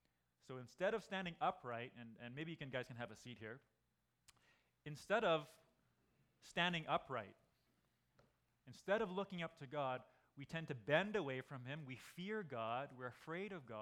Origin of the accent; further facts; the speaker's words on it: Calgary, Alberta, Canada; I was born and raised in Calgary. My parents were Japanese immigrants in the early 70s.